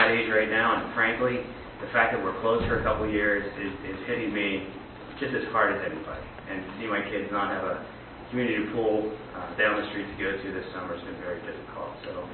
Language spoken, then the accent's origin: English; Hershey, Pennsylvania, United States; I grew up in Hershey. The current plaza was a part of my youth. I grew up in a home with a single mother who worked, and that's where I spent my summer.